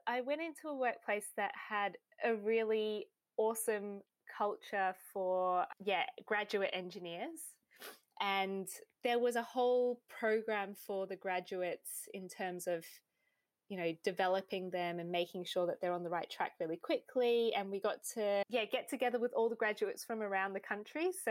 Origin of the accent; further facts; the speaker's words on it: Australia; So I grew up in Australia.